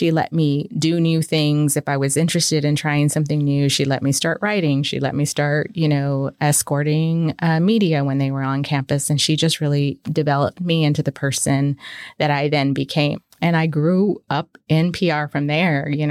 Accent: Corpus Christi, Texas, United States; I grew up in Corpus Christi, Texas. I have two brothers and a sister, and my parents are still in Corpus Christi.

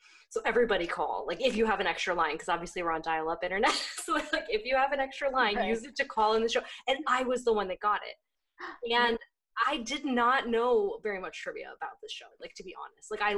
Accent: New York City, New York, United States; But like as a New Yorker, I have to have a thick skin

